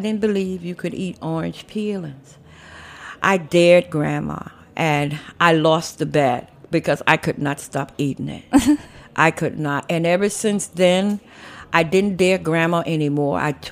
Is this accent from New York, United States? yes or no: yes; Harlem, New York, United States; I was born in Harlem Hospital 57 years ago. And my parents came from South Carolina.